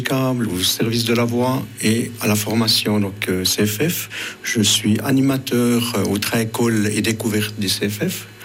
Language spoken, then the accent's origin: French; Ticino, Switzerland; now in Moutier, Switzerland; Je suis originaire du Tessin, j'habite à Moutier.